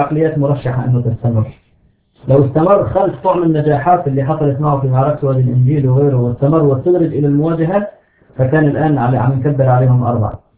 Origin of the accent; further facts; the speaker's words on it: Hama, Hama Governorate, Syria; هذا حصل عندنا في حماة، مدينة 450 ألف نسمة، فيها أكبر شريحة للتنظيم في البلد كله